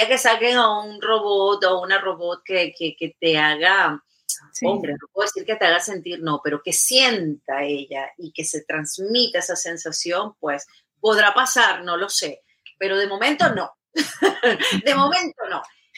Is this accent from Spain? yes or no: no; Venezuela; moved away; Yo emigré de Venezuela, como te digo, hace 23 años, pero fui primero a España.